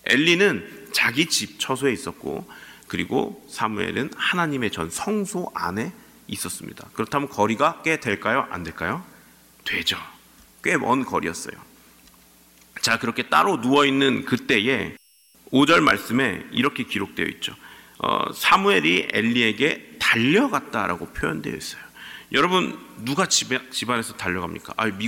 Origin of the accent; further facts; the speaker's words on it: Seogwipo, Jeju, South Korea; now in New Jersey, United States; 저는 대한민국 제주도에서 왔습니다. 네, 서귀포 제일 남단 한 가운데에서 왔어요.